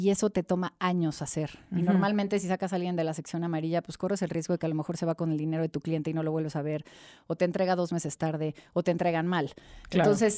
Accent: Mexico City, Mexico; Nosotros crecimos en San Ángel.

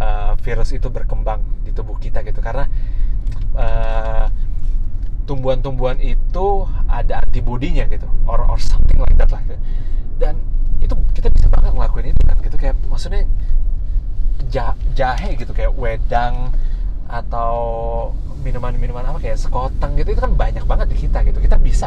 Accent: Indonesia; karena kita orang Indo

